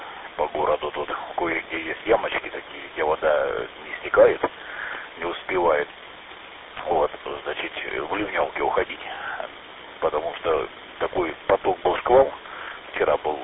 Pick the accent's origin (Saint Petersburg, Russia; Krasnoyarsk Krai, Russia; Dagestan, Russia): Dagestan, Russia; now in Stavropol Krai, Russia; отсюда перебрался в город в 2003 году, это уже там сколько, 17-18 лет как будто в городе, а так с 92-го года на Ставрополье, а вот, а сам родом оттуда, с Дагестана, из Кизгара.